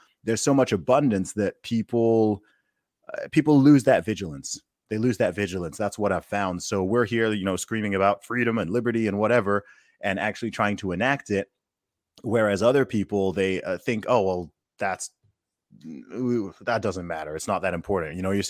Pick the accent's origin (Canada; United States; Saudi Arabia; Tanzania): Saudi Arabia; when I grew up in Saudi, they had if you went to a restaurant, even a McDonald's, KFC, anything, they have two sections, right?